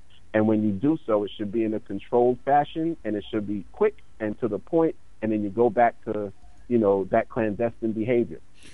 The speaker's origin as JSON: {"language": "English", "country": "United States", "said": "Again, that whole concept that I'm American."}